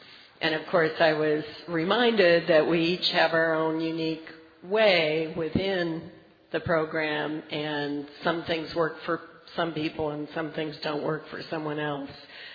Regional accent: Nathrop, Colorado, United States; Hi, and I'm from Nathrop, Colorado, a little mountain town.

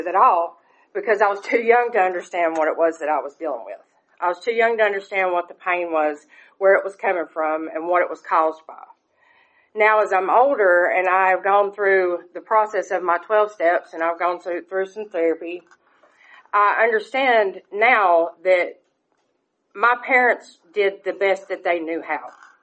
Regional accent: LJ, Georgia, United States; also born or lived in Dalton; I was born in Dalton, Georgia. I grew up in LJ. That's still where I live now.

